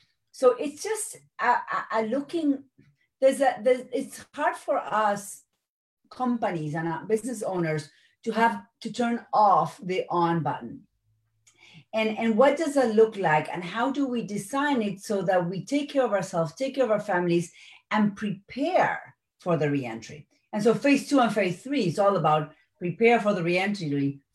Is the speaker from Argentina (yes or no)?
yes; Argentina; I'm originally from Argentina, and in Latin America, the concept of virtual business is just a thought.